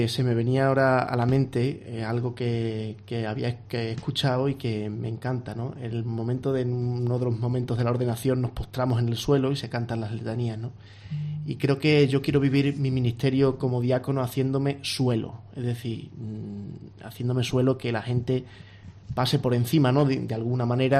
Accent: Fuentes de León, Extremadura, Spain; Pues yo, por ejemplo, de mi pueblo, ¿no?, en Fuentes de León

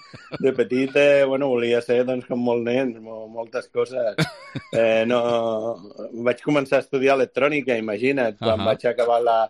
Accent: Cornellà, Catalonia, Spain; jo de petit vivia a Cornellà. A Cornellà, doncs, no és zona vitivinícola

